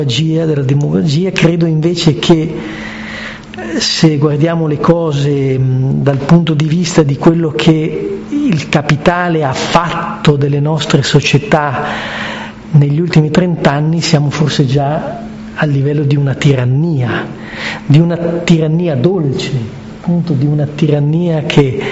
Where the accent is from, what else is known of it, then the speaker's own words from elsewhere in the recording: Locarno, Ticino, Switzerland; In Ticino, io sono di Locarno